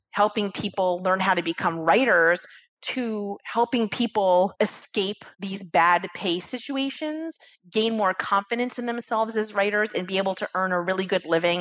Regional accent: East Coast, United States; also born or lived in California; We're originally, this was in California, we're from the East Coast. We decided to move back east

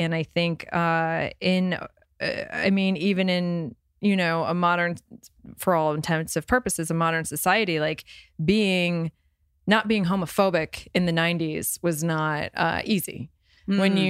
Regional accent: New Jersey, United States; and I grew up in New Jersey, and I just grew up in a house where like we weren't allowed to walk past litter.

